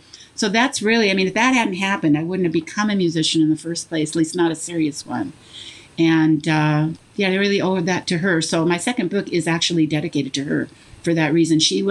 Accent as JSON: {"language": "English", "town": "Seattle", "region": "Washington", "country": "United States", "tie": "born or raised there", "said": "a good pianist, the best in the whole Seattle area, because I grew up in Seattle."}